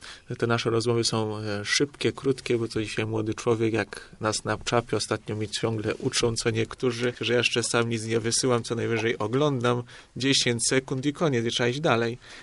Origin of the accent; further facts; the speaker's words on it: Syców, Lower Silesian Voivodeship, Poland; ponieważ mogłem pojechać do mojej rodzinnej miejscowości, a mianowicie do Sycowa.